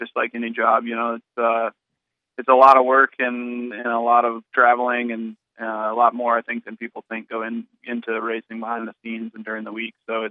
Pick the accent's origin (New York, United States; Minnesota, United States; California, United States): Minnesota, United States; Thief River Falls; I grew up in Thief River Falls, where the Arcticat factory is